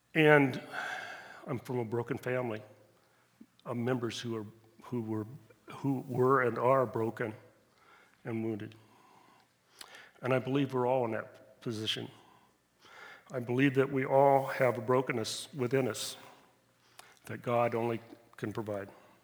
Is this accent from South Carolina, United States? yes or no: no; Dayton, Ohio, United States; I grew up here in Dayton most of my life. I was a latecomer. I came in second grade, so I was a really latecomer.